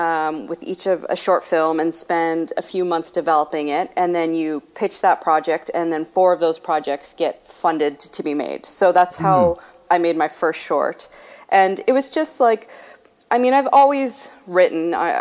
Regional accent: Halifax, Nova Scotia, Canada; That's right, yeah, born and raised in Halifax.

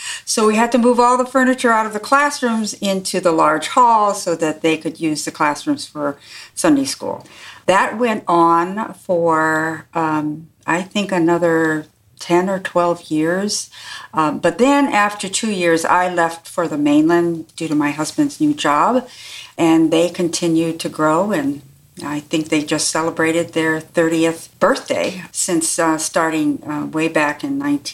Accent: Hawaii, United States; Okay, so I grew up in Hawaii, and I attended the University of Hawaii

